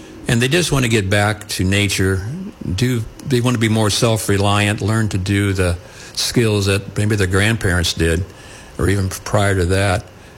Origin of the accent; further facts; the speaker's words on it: Hedrick, Iowa, United States; Yes, we grew up in Hedrick, or I grew up in Hedrick, I should say, and my wife grew up in Eddyville, and we both grew up on the farm